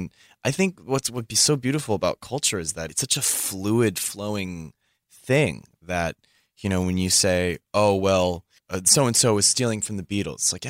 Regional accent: California, United States; growing up in the Bay Area was really cool because, I mean, you don't know until you go out into the world, but it was a pretty mixed group of kids.

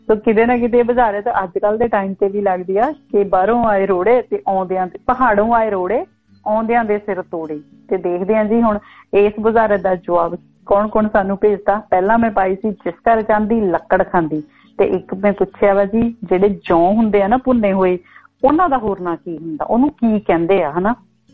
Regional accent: Jagraon, Punjab, India; now in Australia; ਮੈਂ ਤਾਂ ਜਗਰਾਉਂ ਤੋਂ ਹੈਗੀ ਆ ਤੇ ਮੈਂ ਤਾਂ ਜਗਰਾਉਂ ਵਾਲੀ ਹੀ ਰਹੂੰਗੀ

